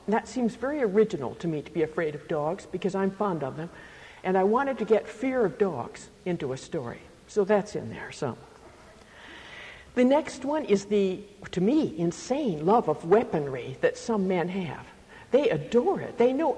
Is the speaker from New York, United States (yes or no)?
no; Minnesota, United States; I'm from Minnesota, and I think it's proper weather when the snow gets there.